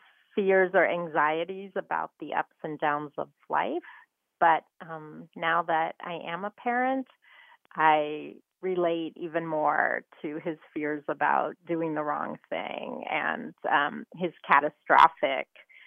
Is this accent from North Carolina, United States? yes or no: yes; Durham, North Carolina, United States; I'm from Durham, North Carolina.